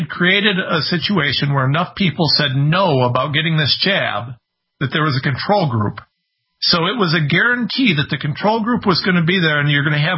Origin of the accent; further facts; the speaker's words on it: Ohio, United States; I said I'm a nobody from Ohio.